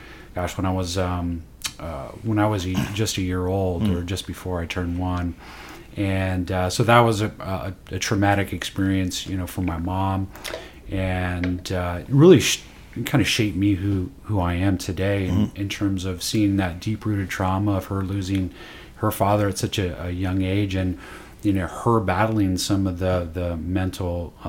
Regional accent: Oxnard, California, United States; Yeah, from Southern California, Oxnard, California, a little beach town in Southern California. Yeah, I had a great childhood growing up, lots of great friends.

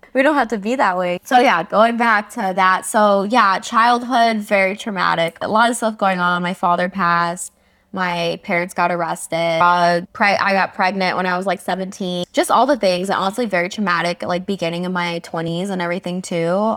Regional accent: Arizona, United States; also born or lived in Wisconsin; So I was born in Wisconsin and I lived in Arizona most of my life. And I was like very like Midwest girl, eating McDonald's and just doing whatever.

